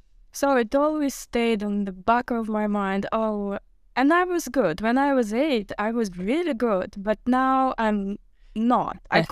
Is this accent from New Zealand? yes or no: no; North Caucasus, Russia; born there; English is a second language; And I was born in North Caucasus in USSR. And my family was so poor, but they did try to bring me an education. And there was an art school in our village.